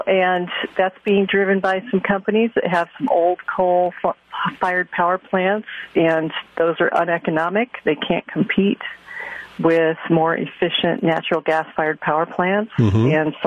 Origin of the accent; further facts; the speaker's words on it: St. Louis, Missouri, United States; But, I'm from Missouri. I grew up in St. Louis.